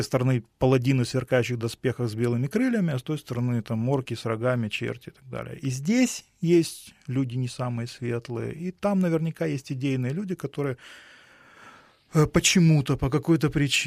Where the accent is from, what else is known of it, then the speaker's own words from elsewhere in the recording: Kyiv, Ukraine; сам из Киева говорю на русском языке, где угодно, и во Львове